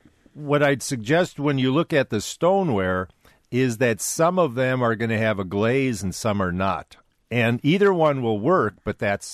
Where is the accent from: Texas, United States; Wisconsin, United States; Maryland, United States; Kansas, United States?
Wisconsin, United States; So I grew up in Wisconsin mostly.